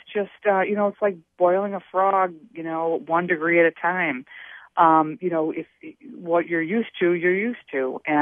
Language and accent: English; Milwaukee, Wisconsin, United States; And I said, well, that's Madison. You know, I'm from Milwaukee.